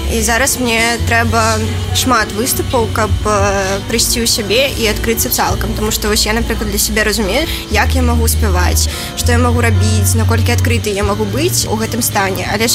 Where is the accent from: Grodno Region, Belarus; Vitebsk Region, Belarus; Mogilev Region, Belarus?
Vitebsk Region, Belarus; Balbasava; Я нарадзілася ў Балбасава, гэта пад Воршай. Ну, я заўжды там спявала